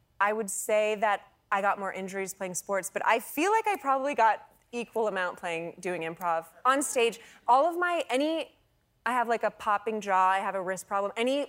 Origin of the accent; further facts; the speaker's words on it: California, United States; So I grew up in California.